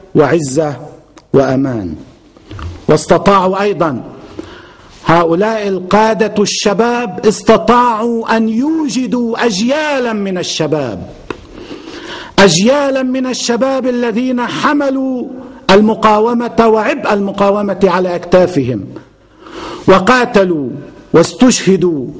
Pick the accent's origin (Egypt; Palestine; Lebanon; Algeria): Lebanon; تجاربنا في لبنان كلبنانيين